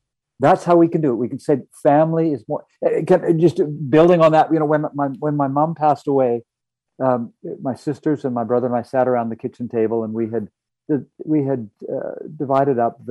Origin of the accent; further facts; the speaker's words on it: Canada; I'm a Canadian